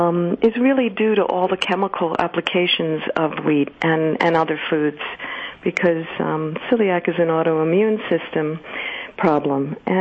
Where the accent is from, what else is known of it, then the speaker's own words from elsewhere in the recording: New York City, New York, United States; Because I grew up in New York City, and my mom, who I love dearly, hardly cooked grains.